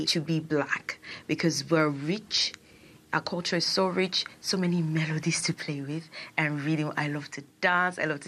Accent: Nigeria; I'm a Yoruba Oduduwa. That means I'm a child of Oduduwa. I'm a Nigerian child. I am a West African child.

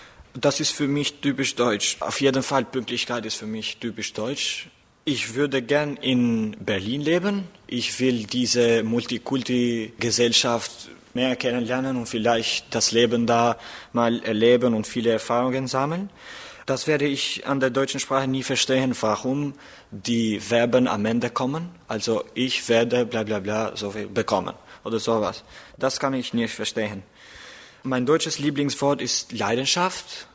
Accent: Tirana, Tirana County, Albania; German is a second language; Ich komme aus Albanien und wohne in der Hauptstadt von Albanien, in Tirana. Ich bin im Jahr 1997 geboren. Ich lerne Deutsch

